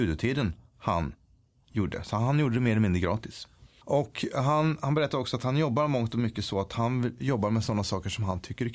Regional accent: Sweden; jag är en sångare från Sverige, jag ska göra den här plattan.

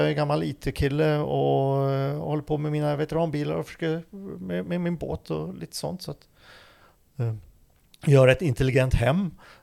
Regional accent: Tyresö, Stockholm County, Sweden; Nej, men jag är född och uppvuxen här i Tyresö.

